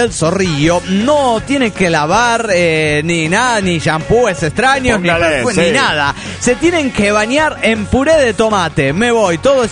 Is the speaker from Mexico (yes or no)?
no; Formosa, Argentina; now in Dallas, United States; Yo soy originario de Formosa, norte de Argentina, y por allá hay mucho de estos olorientos animalitos.